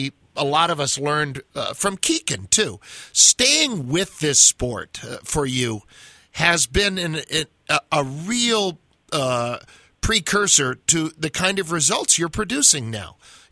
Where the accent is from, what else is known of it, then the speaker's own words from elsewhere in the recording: Vermont, United States; I think you moved from New York to my home state of Vermont when I think you were 10 years old.